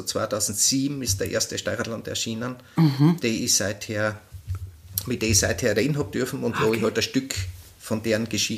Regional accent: Heimschuh, Styria, Austria; Aber ich bin sowieso ein gebürtiger Heimschuh.

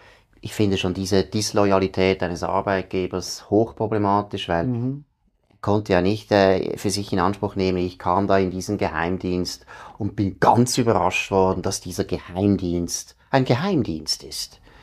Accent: Switzerland; Und schon als Schweizer finde ich, habe ich überhaupt kein Verständnis

